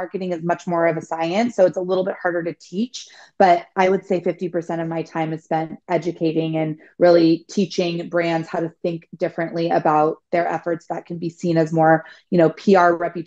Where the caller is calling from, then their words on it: Los Angeles, California, United States; Yeah, I'm calling from Los Angeles.